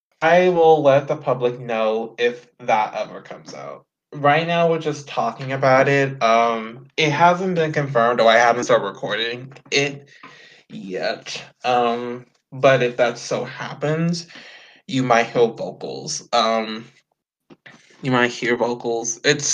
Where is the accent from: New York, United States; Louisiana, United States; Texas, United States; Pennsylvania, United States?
Texas, United States; Houston; I'm from Houston. I don't know if you're in the if you're in the US.